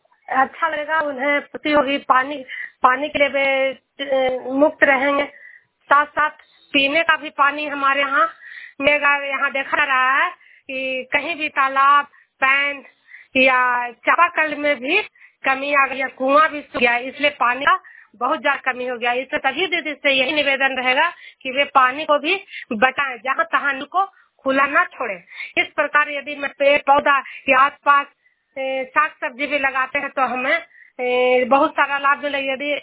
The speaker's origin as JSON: {"language": "Hindi", "region": "Bihar", "country": "India", "said": "मैं नालंदा जिला से हूँ"}